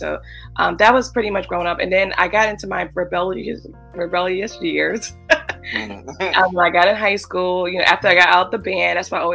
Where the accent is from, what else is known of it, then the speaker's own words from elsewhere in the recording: Brooklyn, New York, United States; So I'm from Brooklyn, New York. Lived here all my life. I grew up in Crown Heights, Brooklyn. And that's where I'm from.